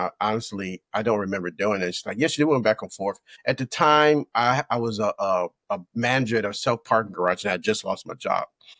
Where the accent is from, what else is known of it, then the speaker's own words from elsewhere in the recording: Chicago, Illinois, United States; I'm originally from Chicago, so I was in Chicago.